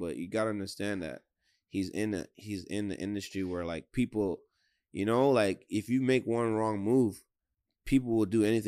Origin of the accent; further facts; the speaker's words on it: Jamaica; I'm from the side, the … side. Feel me? That side. You talking about? I'm Jamaican.